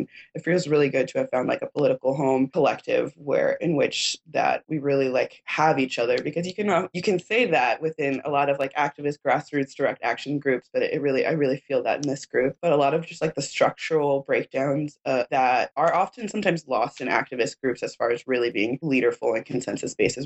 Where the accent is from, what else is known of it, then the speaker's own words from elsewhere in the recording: East Coast, United States; now in Oakland, United States; I'm from the East Coast, so I'm not even from Oakland myself